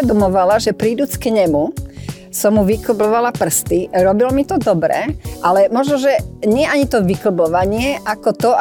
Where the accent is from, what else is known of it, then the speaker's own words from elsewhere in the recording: Modra, Bratislava Region, Slovakia; Naše mesto Modru nazývali, teda bolo to určené ako Bratislava Vidiek, čiže v rámci Bratislavy a predmestie Bratislavy.